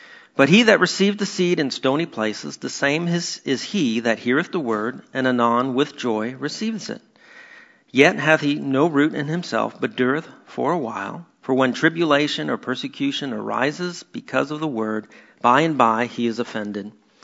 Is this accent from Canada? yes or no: yes; Canada; I'm a former, I guess I'm still Canadian for now.